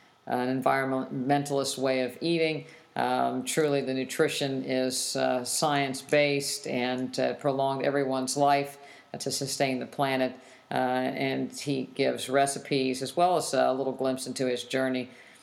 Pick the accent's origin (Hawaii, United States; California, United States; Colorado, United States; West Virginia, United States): West Virginia, United States; I grew up in West Virginia, and you know, it was one of those typical, you know, loving households